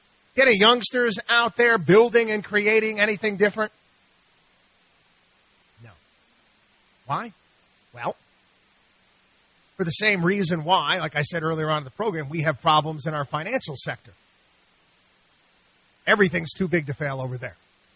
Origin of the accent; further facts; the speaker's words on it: Albany, New York, United States; Again, I grew up in Albany, New York.